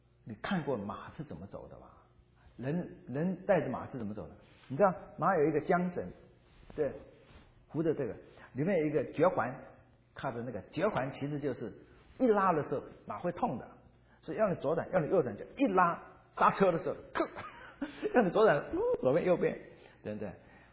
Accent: China; 所以我们中国人这样说了哈，养儿方知父母恩。

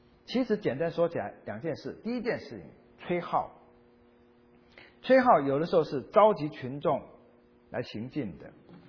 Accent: China; 有点像我们中国人古代乐器叫唢呐

